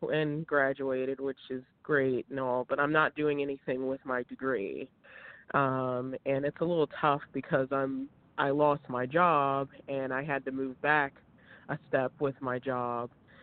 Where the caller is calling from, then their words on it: Pittsburgh, Pennsylvania, United States; I'm calling from actually Pittsburgh.